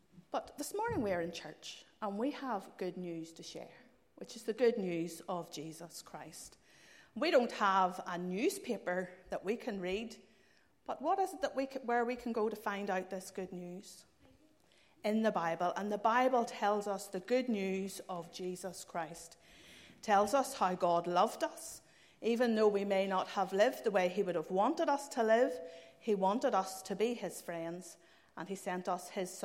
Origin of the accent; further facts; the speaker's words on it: Belfast, Northern Ireland, United Kingdom; accent: Belfast; Born and bred in Belfast, couldn't understand the Belfast accent.